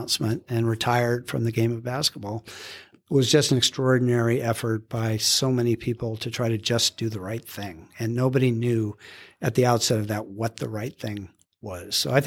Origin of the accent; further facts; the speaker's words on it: Seattle, Washington, United States; And I grew up in Seattle. Getting back on the West Coast sounded kind of interesting after 17 winters in New York City.